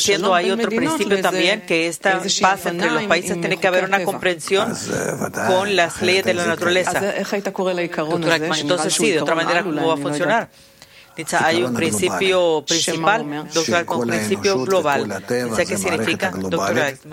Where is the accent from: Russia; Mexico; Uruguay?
Russia; born there; Spanish is a second language; Yo nací en Rusia.